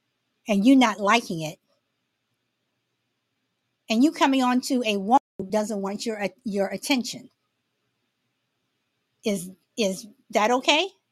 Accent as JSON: {"language": "English", "town": "Chicago", "region": "Illinois", "country": "United States", "said": "I'm from Chicago, and Chicago is one of the most racist cities in America, even today. And I may live in California"}